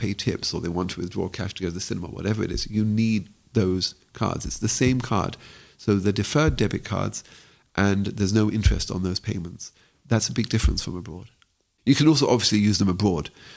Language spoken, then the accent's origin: English; London, United Kingdom; now in Israel; I recall growing up in London